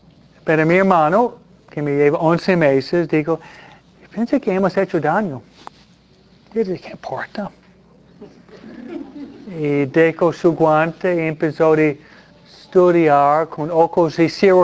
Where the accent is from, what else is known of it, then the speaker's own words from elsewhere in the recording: New York, United States; en invierno, de donde vengo yo, hay nieve, ¿no? ¿Y qué hacíamos nosotros?